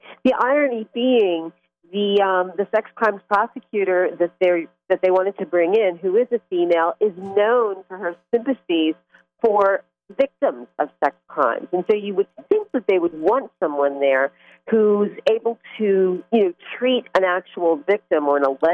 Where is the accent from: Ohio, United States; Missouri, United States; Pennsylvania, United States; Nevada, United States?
Pennsylvania, United States; I'm from Pennsylvania, and I love Michigan, by the way.